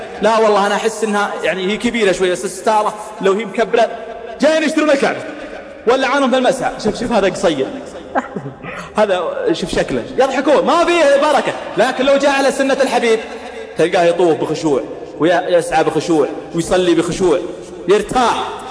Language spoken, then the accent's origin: Arabic; Riyadh, Riyadh Province, Saudi Arabia; أنا مرة صليت تراويح عندنا في الرياض